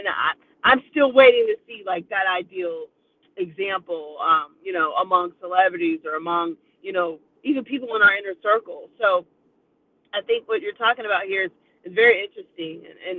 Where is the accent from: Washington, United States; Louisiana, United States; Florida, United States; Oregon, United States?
Florida, United States; Sarasota; now in Tampa, United States; I'm from Sarasota, Florida, but I'm based near Tampa, Florida.